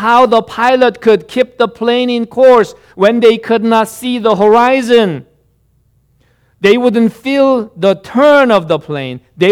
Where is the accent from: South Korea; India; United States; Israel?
South Korea; When I was growing up in Korea, and the Korean churches